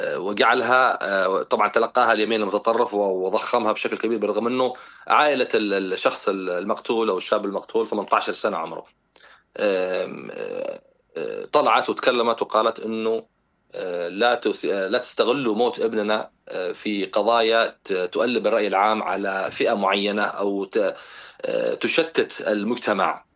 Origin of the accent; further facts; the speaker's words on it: Yemen; دورنا كيمنيين